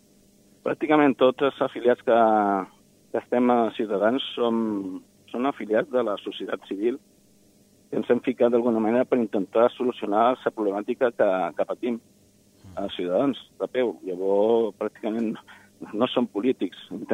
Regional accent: Madrid, Community of Madrid, Spain; born there; first language es; Catalan is a second language; jo soc castellanoparlant, he nascut a Madrid i estic parlant el català i vicenc de la millor manera possible perquè m'entenguin.

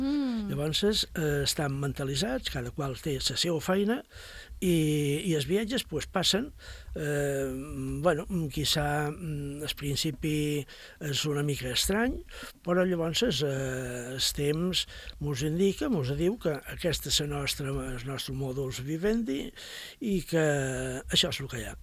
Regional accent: Palma, Balearic Islands, Spain; vaig passar tota part de la meva infància i joventut a Palma, estudiant, vaig fer el batxiller allí, vaig fer la carrera de nàutica entre Palma i Barcelona

